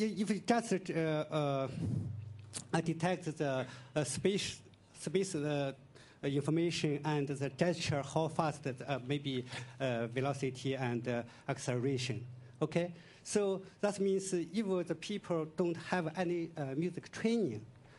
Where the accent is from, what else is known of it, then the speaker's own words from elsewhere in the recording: China; English is a second language; Okay, I come from China.